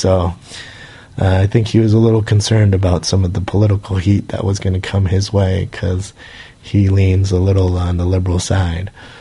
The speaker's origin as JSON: {"language": "English", "country": "United States", "said": "We're absolutely normal. And we're absolutely American, and we're absolutely right, you know?"}